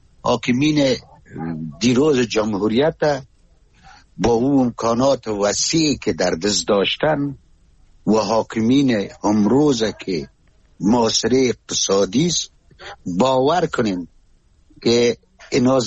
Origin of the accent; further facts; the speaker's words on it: Kabul, Afghanistan; من از کابل هستم